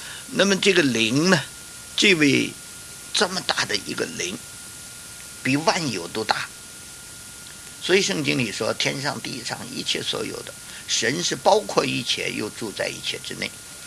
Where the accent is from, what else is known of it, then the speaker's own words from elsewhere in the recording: Beijing, China; accent: Beijing; 用我们北京话说，就是地根儿就有的